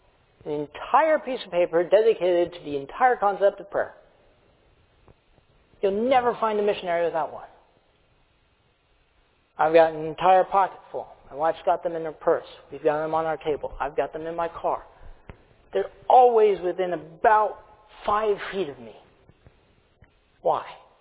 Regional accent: Brazil; I have both American citizenship and Brazilian citizenship. I grew up there in Brazil. I know the culture there.

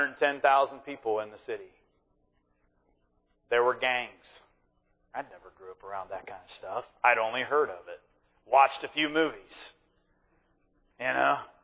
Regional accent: Coshocton, Ohio, United States; had left Coshocton, and I really, to be honest with you, it wasn't necessarily my desire to leave my hometown.

